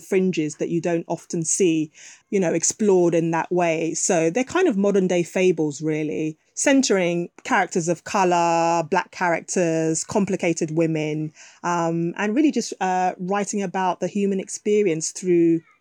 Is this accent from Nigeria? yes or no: yes; Nigeria; So completely different to what Nigeria's like, which is my home country.